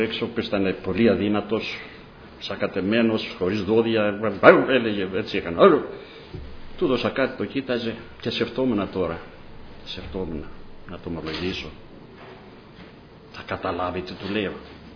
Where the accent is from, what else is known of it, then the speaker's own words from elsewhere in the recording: Sfakia, Crete, Greece; Στην Κρήτη μεγάλωσα εγώ. Είμαι από τα Σφακιά, είναι ο παππούς μου.